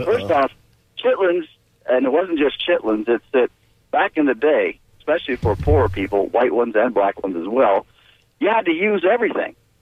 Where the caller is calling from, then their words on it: Land O'Lakes, Florida, United States; Good morning. … from Land